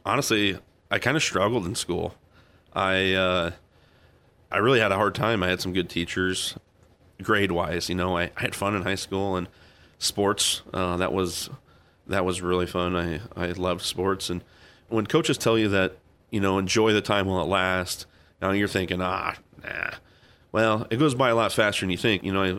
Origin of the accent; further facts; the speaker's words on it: Carroll, United States; Grew up in Carroll, 641 San Salvador.